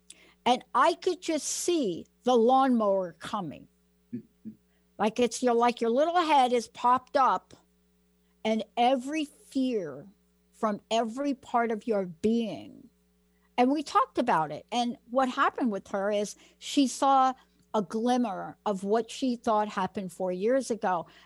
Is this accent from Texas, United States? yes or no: no; Bronx, New York, United States; So I'm from the Bronx.